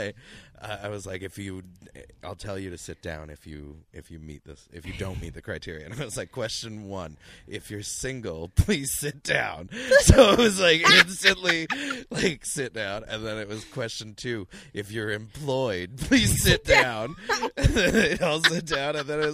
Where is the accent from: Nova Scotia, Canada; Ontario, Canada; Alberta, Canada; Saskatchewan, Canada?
Ontario, Canada; Toronto; moved away as an adult; Like, I'm from Toronto, but I don't, I've been out here for 25 years.